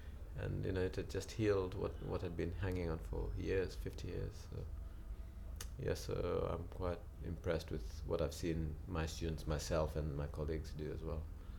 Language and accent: English; Malvern, West Midlands, United Kingdom; I come from Malvern in Worcestershire. What am I, 53.